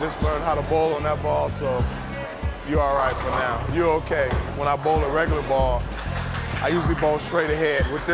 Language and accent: English; Long Beach, California, United States; It's just something in high school we used to do all the time where I grew up in Long Beach.